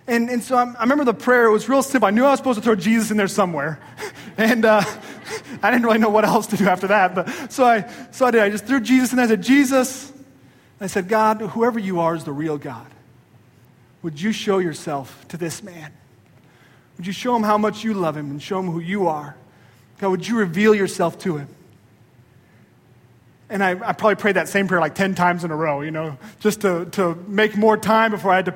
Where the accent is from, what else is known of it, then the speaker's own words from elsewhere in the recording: Montana, United States; When I grew up in Montana, probably the least culturally diverse place in America. We have 1 million people in the whole state